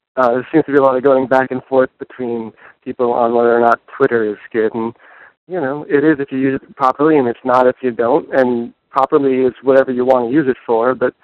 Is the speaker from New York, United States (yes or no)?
no; Portland, Oregon, United States; I'm from Portland, and Portland's saturated, and it's clicky